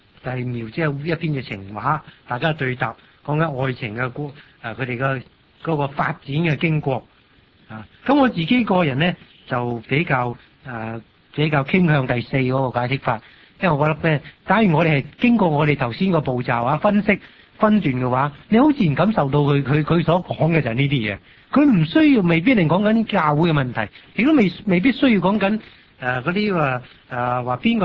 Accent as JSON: {"language": "Cantonese", "region": "Guangdong", "country": "China", "said": "我哋廣東人"}